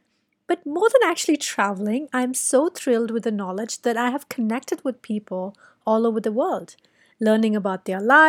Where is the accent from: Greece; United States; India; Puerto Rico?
India; Funny thing is that even though I'm Indian